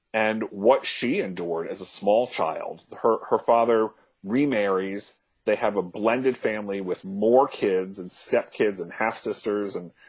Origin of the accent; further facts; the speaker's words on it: United States; I grew up outside Washington, D.C. They were still in Canada.